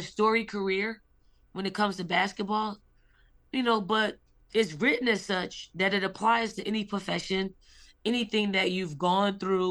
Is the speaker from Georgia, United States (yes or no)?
no; Philadelphia, Pennsylvania, United States; Like, I'm from North Philly. Like, we specify the region in which we grow up. I'm from North Philly.